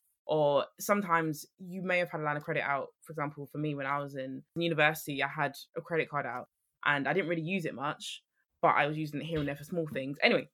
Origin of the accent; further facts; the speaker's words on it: London, United Kingdom; now in Suffolk, United Kingdom; I am born and raised in London. Don't know anything different than London. And I moved out of London November 2022, so I now live in Suffolk.